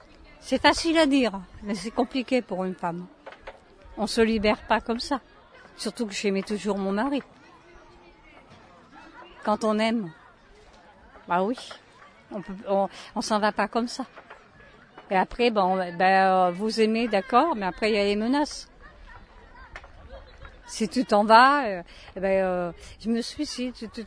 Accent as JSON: {"language": "French", "country": "France", "said": "Et je suis française, donc je peux parler."}